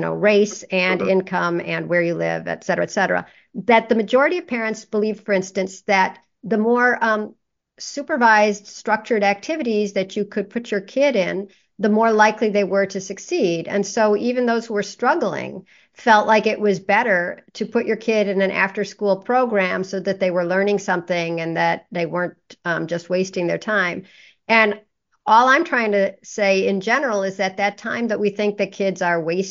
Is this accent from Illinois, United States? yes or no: yes; Chicago, Illinois, United States; I'm from Coleman, Chicago.